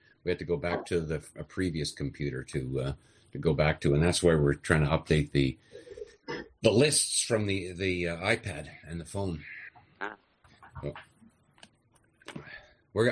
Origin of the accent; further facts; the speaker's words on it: Scotland, United Kingdom; I know. I'm too Scottish. I'm too Scottish.